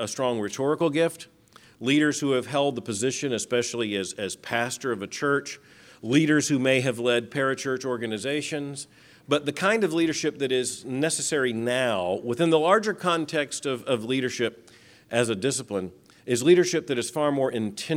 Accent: Lakeland, Florida, United States; born there; I was born in Lakeland, Florida, about 30 miles from here.

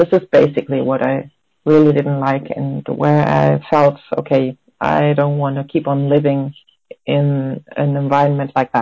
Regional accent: Germany; English is a second language; I come from Germany, from West Germany

